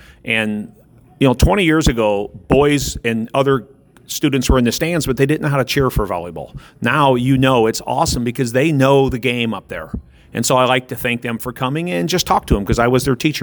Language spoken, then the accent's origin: English; Storm Lake, Iowa, United States; also born or lived in Minnesota; Well, I grew up in Storm Lake. I went to UNI. I taught in Minnesota for 10 years. I taught at Coon Rapids Bayard for 17 years. This is my 13th year here at Indianola.